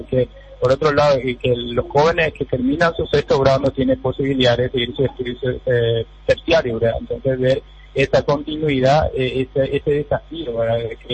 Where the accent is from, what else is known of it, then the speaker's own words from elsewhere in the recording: Paraguay; es un desafío que eso debemos enfrentar como pueblo paraguayo.